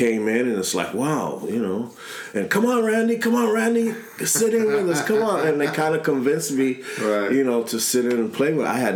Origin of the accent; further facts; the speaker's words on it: Los Angeles, California, United States; Okay, well, I grew up in East L.A. I went to Roosevelt High School.